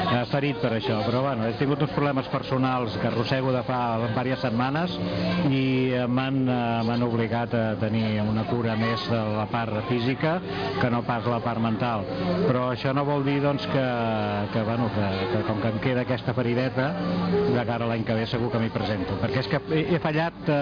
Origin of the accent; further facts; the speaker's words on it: Montgat, Catalonia, Spain; born there; also born or lived in Tiana; Montgat és el meu poble de naixement i també me l'estimo molt, no?